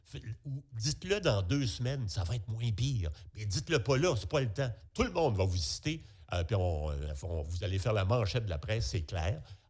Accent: Quebec, Canada; les plus médiatisées chez nous au Québec

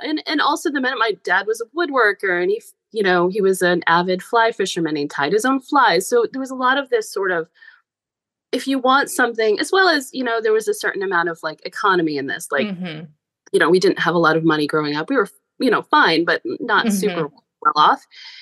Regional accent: New York, United States; I grew up outside of Albany, New York. And my dad worked at the New York State Plaza, which has an amazing modern art collection.

